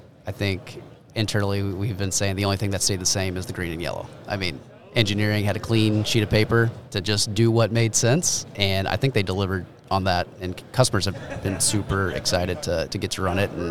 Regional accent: Virginia Beach, Virginia, United States; Well, I grew up actually in Virginia Beach, Virginia area.

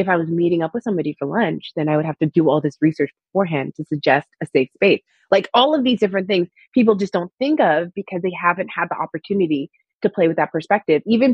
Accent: Canada; also born or lived in California; When I lived in America for like 4 years. And when I was first there, California, tell people like, yeah, no, I'm from Canada.

